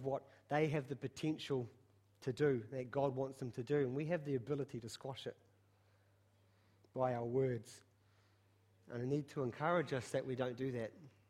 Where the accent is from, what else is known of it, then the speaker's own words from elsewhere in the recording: New Zealand; as a Kiwi culture, we have that tall poppy syndrome